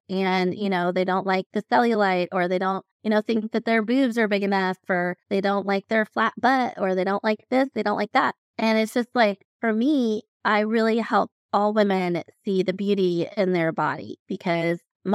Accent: Colorado, United States; I am from Colorado, so speaking of cold, it definitely gets cold there, and we're finally getting out of our cold season into spring

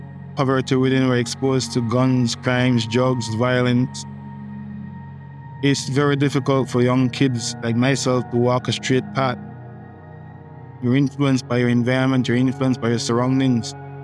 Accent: Belize District, Belize; I grew up in a very small village outside of Belize City. It's called Gilles Point Manatee.

